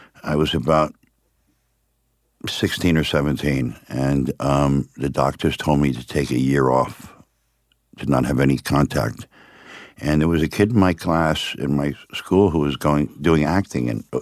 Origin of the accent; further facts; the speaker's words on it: Miami, Florida, United States; And we grew up in Liberty City, which was the black section of town.